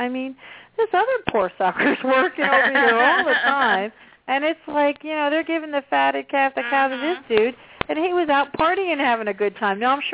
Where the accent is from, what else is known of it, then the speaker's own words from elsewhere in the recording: New Jersey, United States; You know, I grew up in New Jersey. I know Valley Forge.